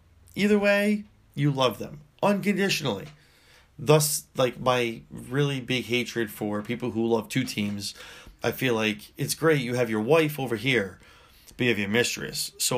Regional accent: Brooklyn, New York, United States; born there; I mean, I was born in Brooklyn. I know Yankees fans.

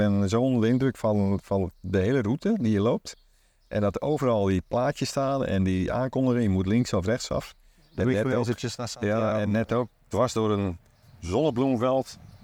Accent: Rotterdam, South Holland, Netherlands; born there; Ik ben een Rotterdammer, omdat daar ben je geboren.

